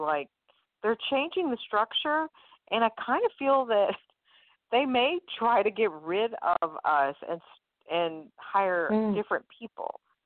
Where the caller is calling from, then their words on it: Louisiana, United States; from Louisiana.